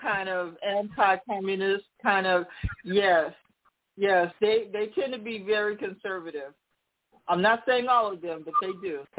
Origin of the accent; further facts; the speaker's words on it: United States; as an American, I have a problem with this hate speech that keeps spewing from these GOP candidates.